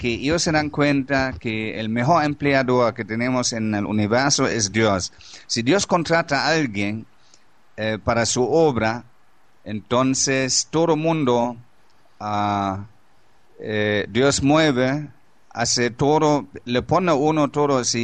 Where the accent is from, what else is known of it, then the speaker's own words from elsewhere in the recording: Germany; Yo soy alemán, yo soy un pobre indio alemán.